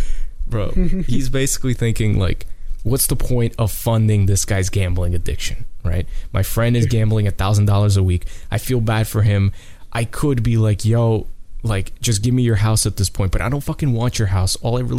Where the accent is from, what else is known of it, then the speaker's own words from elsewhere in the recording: United States; As people know, I'm an American.